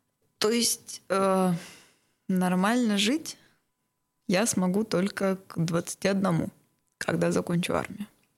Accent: Ukraine; now in Israel; Нужно как бы понимать, почему, учитывая, что я из Украины.

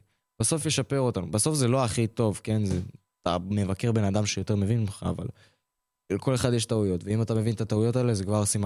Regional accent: Ukraine; now in Israel; אני ברחתי עכשיו מאוקראינה, זהו.

